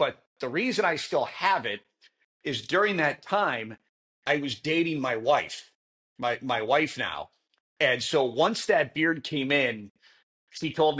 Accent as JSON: {"language": "English", "country": "United States", "said": "I'm an American."}